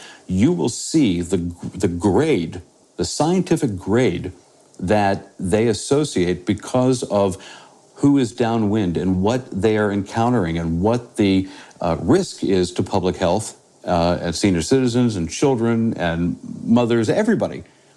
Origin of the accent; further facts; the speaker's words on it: Pennsylvania, United States; say Pennsylvania, my home state